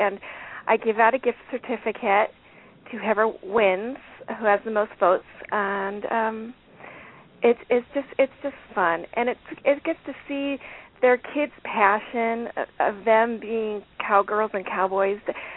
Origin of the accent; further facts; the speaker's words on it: Colorado, United States; born there; because I was born here in Colorado. I was raised European because I'm half Swiss.